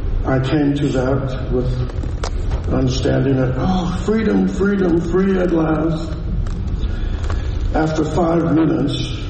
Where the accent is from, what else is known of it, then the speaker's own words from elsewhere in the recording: Chicago, Illinois, United States; Meanwhile, growing up in Chicago, watching the Jack Parr show